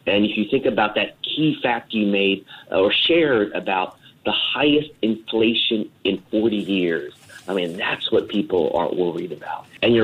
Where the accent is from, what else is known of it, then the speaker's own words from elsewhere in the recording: United States; Well, you know, sadly, as an American here in America